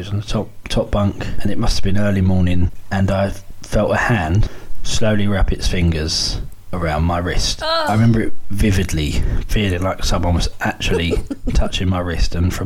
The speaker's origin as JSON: {"language": "English", "region": "London", "country": "United Kingdom", "said": "I'm from Southeast London in the UK."}